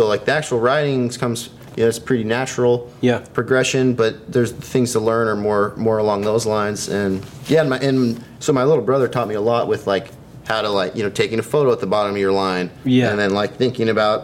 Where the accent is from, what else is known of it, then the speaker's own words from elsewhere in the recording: Montana, United States; Well, I mean, I grew up in Montana.